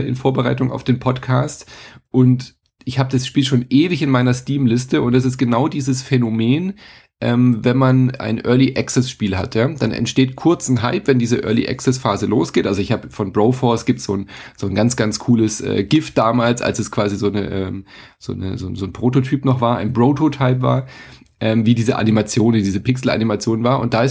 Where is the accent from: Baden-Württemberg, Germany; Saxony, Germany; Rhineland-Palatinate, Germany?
Baden-Württemberg, Germany; Freiburg; Sag ich als Freiburger hier.